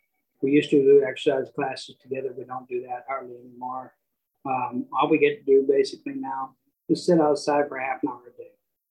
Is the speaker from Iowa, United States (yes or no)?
no; Dallas, Texas, United States; I'm from Texas, Dallas, Texas. I got injured in Michigan in a water accident, and my brother lives down the street, so he could help me out some.